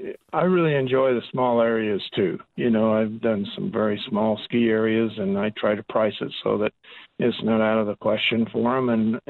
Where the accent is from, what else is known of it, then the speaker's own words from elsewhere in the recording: Colorado, United States; I grew up in Colorado, so I've done a lot of hiking as a kid and hunting in the mountains